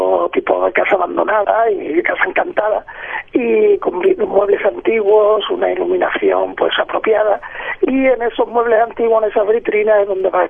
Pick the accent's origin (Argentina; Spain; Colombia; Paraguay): Spain; Cádiz, Andalusia; moved away; Pues porque es mi tierra y porque llevo ya 22 años fuera de ella y cada vez me tira más